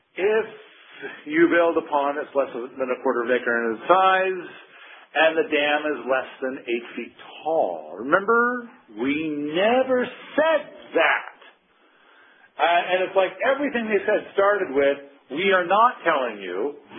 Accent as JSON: {"language": "English", "town": "Lostine", "region": "Oregon", "country": "United States", "tie": "born or raised there", "said": "You know, I spent a fair bit of my life growing up in Lostine, Oregon."}